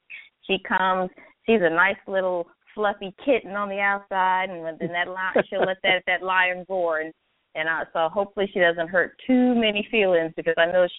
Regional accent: East Coast, United States; also born or lived in North Dakota; now in Texas, United States; I'm from the East Coast. Spent 18 years of my life there. Lived 4 years in North Dakota.

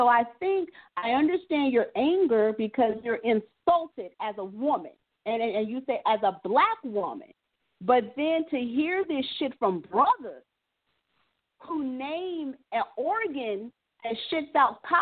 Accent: San Francisco, California, United States; there's a dynamic because we were born and raised in San Francisco, and we know the what's up about a lot of stuff

